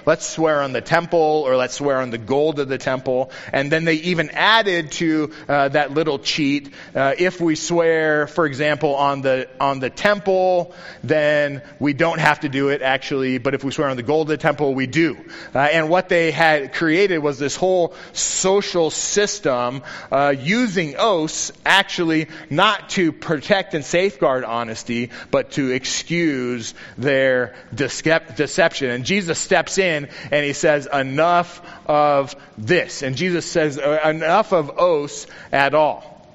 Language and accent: English; United States; growing up in America, I've probably taken 1,000 oaths over my lifetime